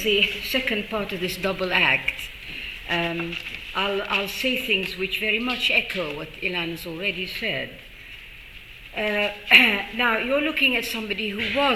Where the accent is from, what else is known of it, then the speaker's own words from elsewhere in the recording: Jerusalem, Jerusalem District, Israel; moved away; We left in April 1948. I was born in Jerusalem. We lived in Jerusalem, and the situation was extremely dangerous around us.